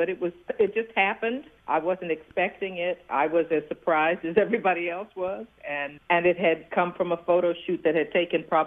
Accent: New York, United States; We have so many pictures of growing up in New York that my daddy took

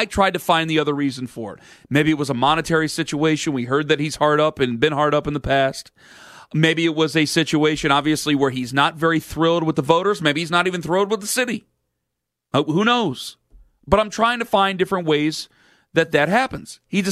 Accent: Canton, Ohio, United States; And being from Canton, Ohio, and having Bills fans come to my hometown and come to my area, and even being in Cleveland, they'll stop by camp and they'll go to Browns camp during that time and they'll go see that.

